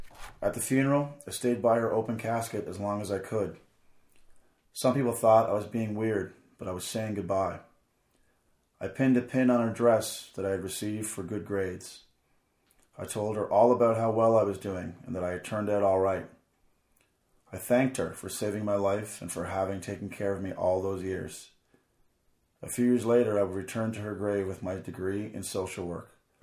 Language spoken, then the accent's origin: English; Peru; So I spent my early childhood growing up in Peru with my grandma.